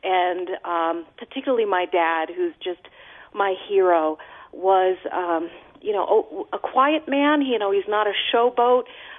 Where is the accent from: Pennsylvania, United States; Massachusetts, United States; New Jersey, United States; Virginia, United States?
New Jersey, United States; So I grew up in South Jersey. I was born in Philadelphia.